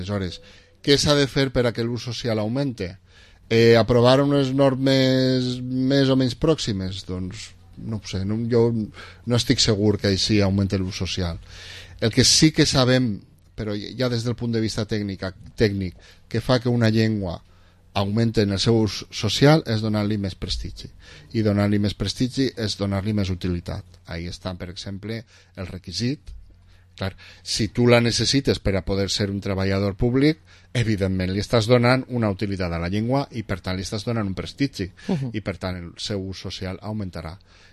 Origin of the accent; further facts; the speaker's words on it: Vila-real, Valencian Community, Spain; Jo quan passa el riu Millars, jo que parle la A, doncs de seguida m'identifiquen que sóc de Vila-real i no sóc d'Almassora cap amunt, que parlen en la E.